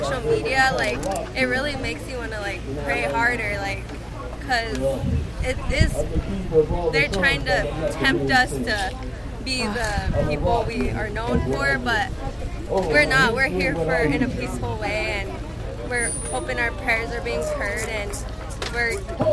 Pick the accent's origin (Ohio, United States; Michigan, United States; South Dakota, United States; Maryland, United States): South Dakota, United States; Rosebud Reservation; I am from the Rosebud Reservation, and I represent Santa Gleska University as Ms. SG ….